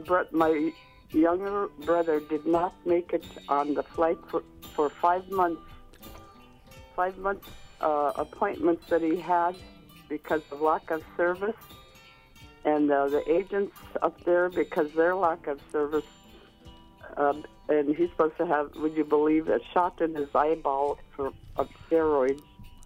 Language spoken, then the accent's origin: English; Bethel, Alaska, United States; I was born and raised here in Bethel, lived here all my life